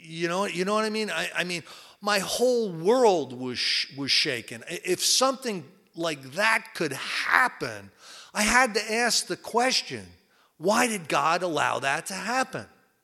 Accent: Basking Ridge, New Jersey, United States; I was raised in Basking Ridge, New Jersey, in a little Cape Cod house, mother, father, sister, brother, you know, Sunday school.

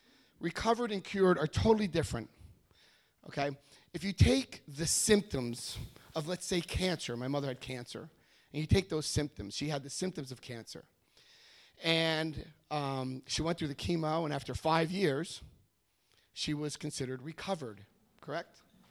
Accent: United States; Because being American, I would call it Damaraham

